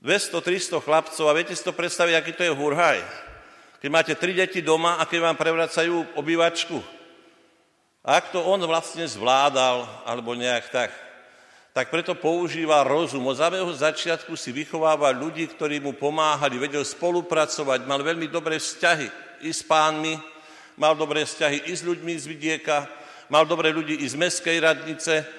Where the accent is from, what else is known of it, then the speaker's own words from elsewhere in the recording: Žilina Region, Slovakia; to na Orave, ja som z Oravy, nie?